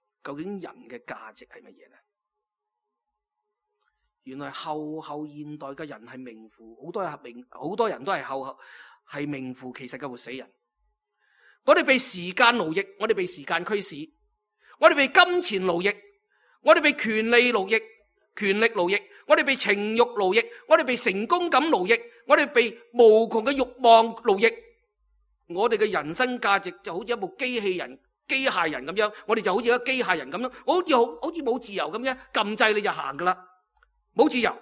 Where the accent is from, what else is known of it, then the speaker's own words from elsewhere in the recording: Guangdong, China; 我哋中国，我哋广东人咧，以前有一句咧，我细个嗰阵时咧就讲咧